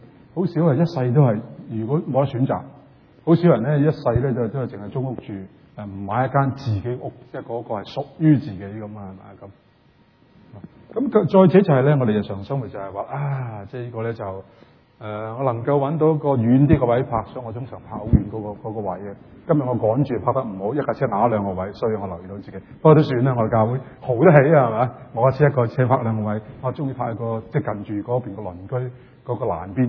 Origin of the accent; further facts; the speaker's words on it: Canada; 或者呢這個就是我們加拿大人很多人的心聲，可以這樣說